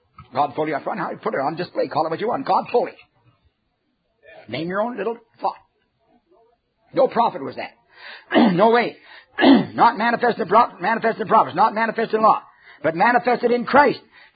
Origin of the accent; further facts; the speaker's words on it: Canada; I'm a Canadian.